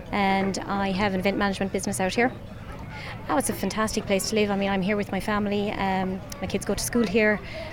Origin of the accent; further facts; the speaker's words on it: Munster, Ireland; I'm from Clare.